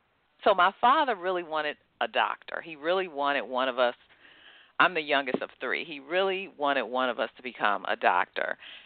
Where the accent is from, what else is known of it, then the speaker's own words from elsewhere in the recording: Detroit, Michigan, United States; I grew up in Detroit, Michigan.